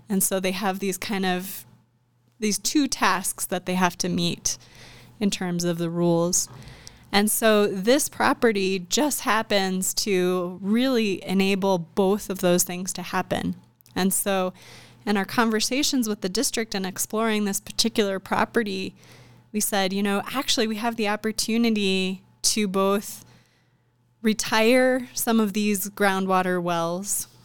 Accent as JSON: {"language": "English", "region": "Arizona", "country": "United States", "lives_now": "Denver, United States", "said": "I live in Denver and I get to work all over the state of Colorado. I'm from Arizona, another Western state, of course."}